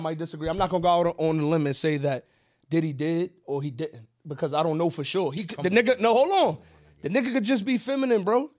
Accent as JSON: {"language": "English", "town": "Harlem", "region": "New York", "country": "United States", "said": "I love that shit, baby. I'm from Harlem. I like that shit, baby."}